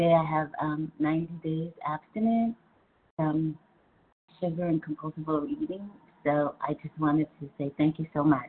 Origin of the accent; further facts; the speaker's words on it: New Jersey, United States; from New Jersey.